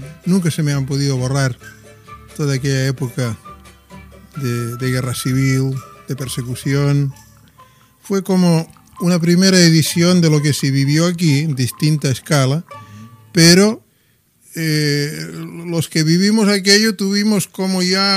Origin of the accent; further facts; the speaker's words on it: Girona, Catalonia, Spain; born there; Sí, yo nací en Gerona, el año 1934, en plena guerra civil.